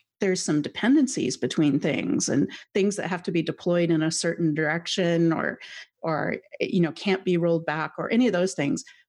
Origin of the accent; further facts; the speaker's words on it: Canada; Let's be polite because I'm Canadian.